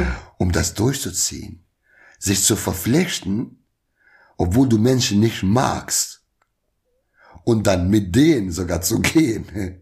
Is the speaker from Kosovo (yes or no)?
yes; Kosovo; Nee, vom Kosovo, aber ich habe einen kosovarischen Pass.